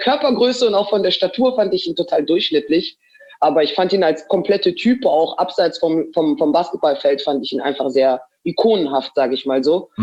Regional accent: Munich, Bavaria, Germany; born there; aber sagen wir mal so, ich bin in München geboren.

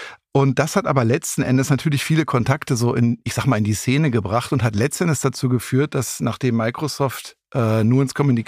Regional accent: Berlin, Germany; now in Düsseldorf, Germany; Ich bin aus Düsseldorf angereist, aber ich bin Berliner.

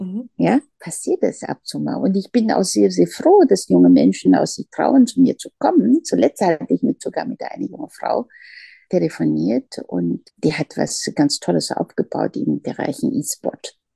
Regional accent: China; Und ich bin ja in China aufgewachsen

